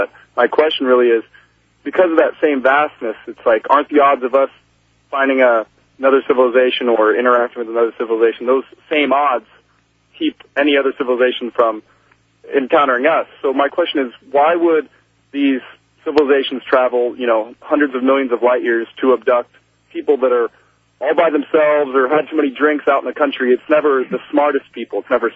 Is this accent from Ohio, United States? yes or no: no; Redding, California, United States; I'm from Redding, California.